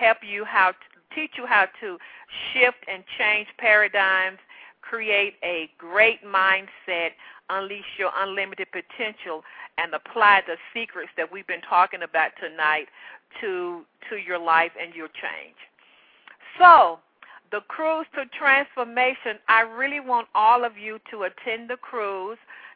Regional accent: the South, United States; accent: Southern; I don't know if it was my Southern accent

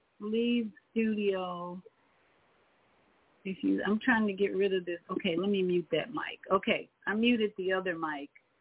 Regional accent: Chicago, Illinois, United States; I grew up in Chicago, and I had a pretty good education. I lived in Hyde Park

